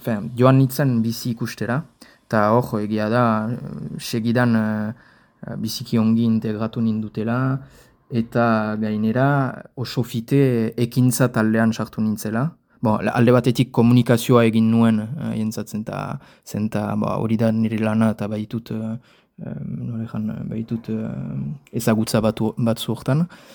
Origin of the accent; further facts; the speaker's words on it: Ascain, Nouvelle-Aquitaine, France; 28 urte, Azkaingoa, Azkainen sortua, ikastolan ibilia naiz nire haurtzaro osoa